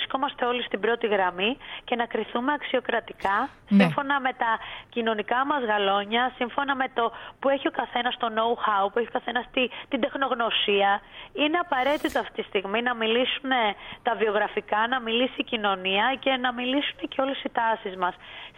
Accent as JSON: {"language": "Greek", "region": "Attica", "country": "Greece", "said": "για να προσφέρω στον τόπο μου, στην Ανατολική Αττική"}